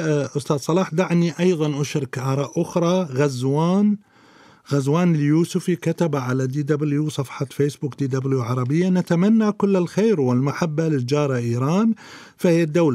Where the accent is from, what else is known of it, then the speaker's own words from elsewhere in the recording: Iraq; انتمائي فقط لبلدي ووطني العراق